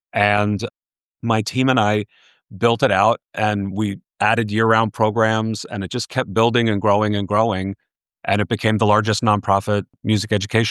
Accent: New York City, New York, United States; And so I grew up in New York City. So, I mean, that's, you don't get much closer to it than that.

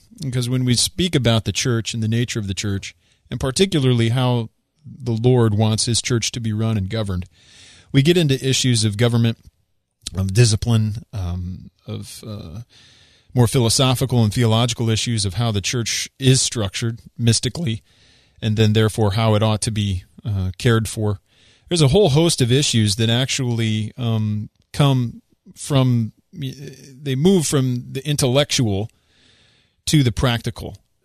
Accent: Illinois, United States; also born or lived in Philadelphia; I lived in Philly for 5 years, and I loved it, but my home's always been Illinois. It's where I was born and where I've lived most of my life.

